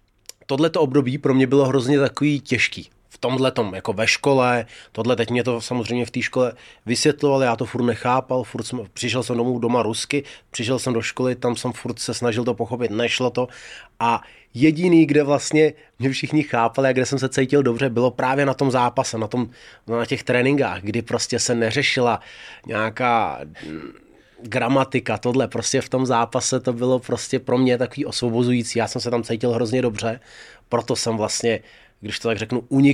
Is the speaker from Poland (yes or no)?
no; Dagestan, Russia; Czech is a second language; now in Czechia; jsem byl vlastně z Dagestánu, z Ruska, Ruská federace, tohle. Takže kdybych byl určitě ze Slovenska, tak to občanství mám hned.